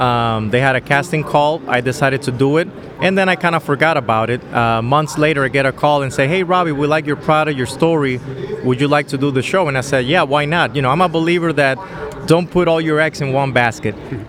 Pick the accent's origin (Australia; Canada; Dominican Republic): Dominican Republic; Since I'm originally born and raised in the Dominican Republic